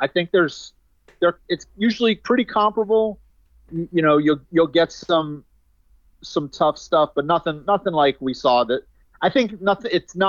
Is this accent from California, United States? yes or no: no; New York, United States; as a New Yorker, I don't want this to be about the New Yorkers.